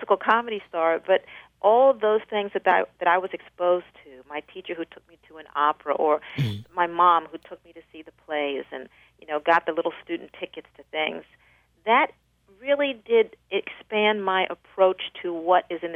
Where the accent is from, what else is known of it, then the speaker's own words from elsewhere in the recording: Baltimore, Maryland, United States; I grew up in West Baltimore, in an area you might have seen on the wire, mm-hmm. In a nice working-class family, 5 kids, 2 parents, a boarder, 1 bathroom.